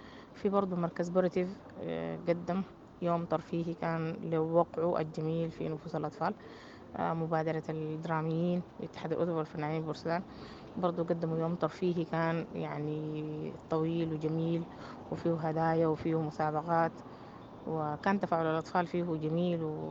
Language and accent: Arabic; Sudan; إحنا من قيمنا كسودانيين